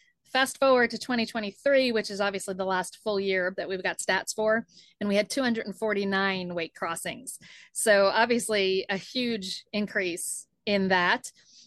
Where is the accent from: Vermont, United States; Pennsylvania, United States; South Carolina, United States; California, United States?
South Carolina, United States; Charleston; Here, I'm here in Charleston, South Carolina, on the boat, which is my hometown.